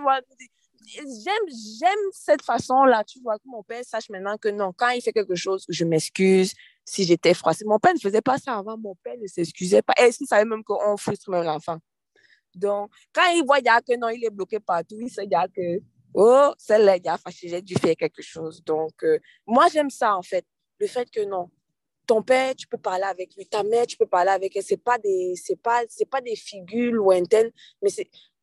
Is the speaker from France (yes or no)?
no; Cameroon; moved away; Quand je suis partie du Cameroun, maintenant, je pouvais parler avec mon père.